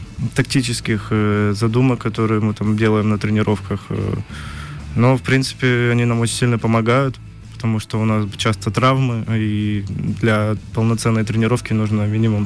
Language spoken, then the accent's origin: Russian; Alapayevsk, Sverdlovsk Oblast, Russia; Начинал заниматься волейболом в Свердловской области, город Алапаевск, откуда я родом.